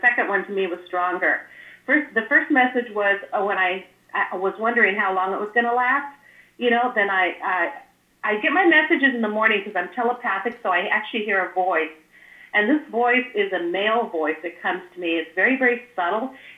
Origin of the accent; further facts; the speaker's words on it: Santa Clara, California, United States; where I was born in Santa Fe, California, and grew up in Santa Clara, Silicon Valley